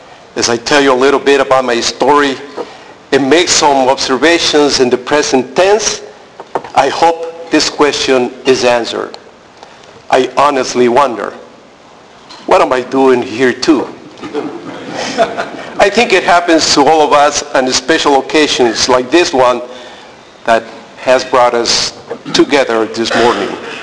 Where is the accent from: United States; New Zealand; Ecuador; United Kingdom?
Ecuador; English is a second language; I come from Ecuador, a beautiful country located in the center of the world at latitude 0. I live in Cuenca.